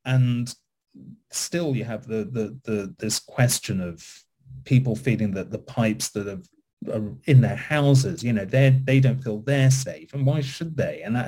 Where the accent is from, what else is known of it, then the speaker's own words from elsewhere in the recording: United Kingdom; And as a British, white guy coming into a city like this and wanting to reach many, many more Americans